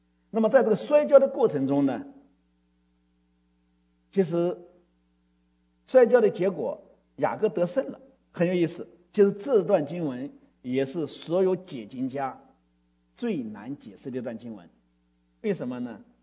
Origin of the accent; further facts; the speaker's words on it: China; 我觉得这跟我们中国人倒有点像，真的是会算